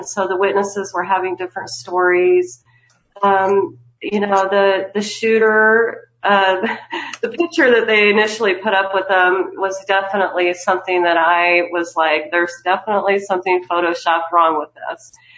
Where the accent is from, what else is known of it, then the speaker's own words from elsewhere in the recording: Midwest, United States; No, I'm not. I'm from the Midwest, and I am not from the Boston area.